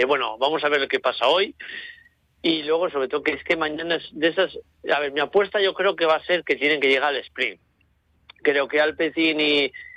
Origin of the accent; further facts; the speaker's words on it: Santander, Cantabria, Spain; born there; acabando en Santander, ¿no? Que es donde yo nací.